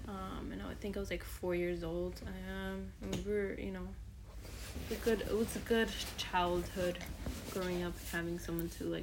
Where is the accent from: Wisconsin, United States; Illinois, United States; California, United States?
Illinois, United States; Berwyn; Well, I grew up here in Berwyn, so it was pretty calm, pretty nice area.